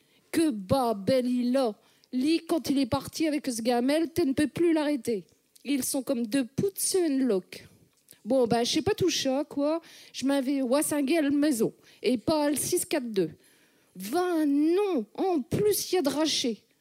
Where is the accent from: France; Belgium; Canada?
France; Lille, Hauts-de-France; J'ai grandi à Lille, donc il y a certains accents que je connais.